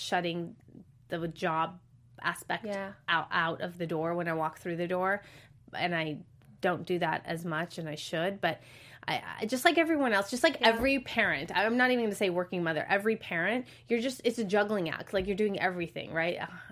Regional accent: Palos Verdes, California, United States; But again, I came here and I grew up in Palos Verdes, which is there's no real Armenian community there at all.

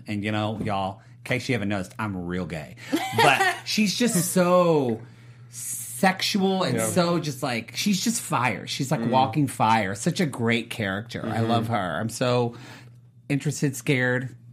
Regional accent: Oklahoma, United States; I'm from Oklahoma, so I've got cousins that are married, so I'm well versed in this.

